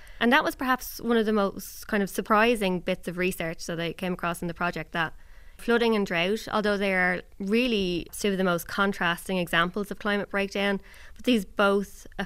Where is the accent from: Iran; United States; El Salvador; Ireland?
Ireland; So I grew up in Ireland, so it's an island. It rains almost every day.